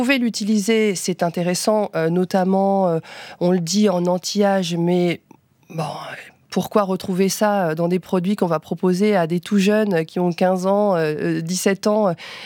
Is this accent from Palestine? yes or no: no; France